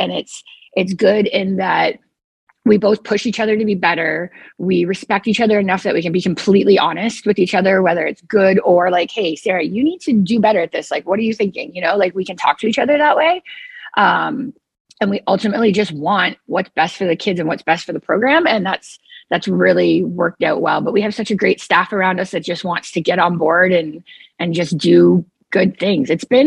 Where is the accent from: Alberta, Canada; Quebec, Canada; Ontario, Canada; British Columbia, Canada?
Ontario, Canada; also born or lived in California; now in Washington, United States; I'm from Southwestern Ontario. So the biggest city people would know is Toronto.